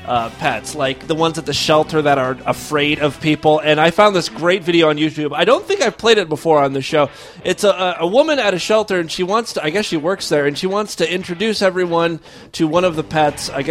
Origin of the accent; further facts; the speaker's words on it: Ashtabula, Ohio, United States; I'm heading up to my hometown of Ashtabula for my niece's birthday party